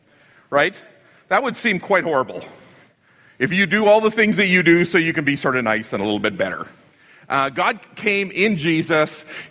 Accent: Saskatchewan, Canada; I was born in Saskatchewan. I was raised in Saskatchewan.

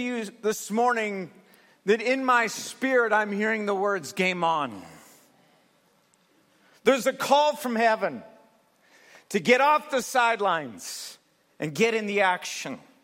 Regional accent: Canada; Shinny is the game that we play as Canadians.

